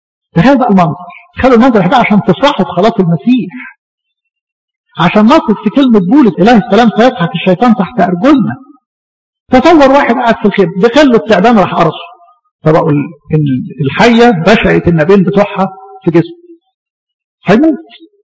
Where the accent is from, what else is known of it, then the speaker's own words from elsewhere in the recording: Alexandria, Alexandria Governorate, Egypt; معرفش احنا عندنا في اسكندريه وفي مصر عموما